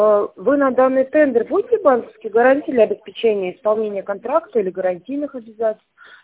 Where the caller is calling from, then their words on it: Tver, Tver Oblast, Russia; А мы из Твери звоним.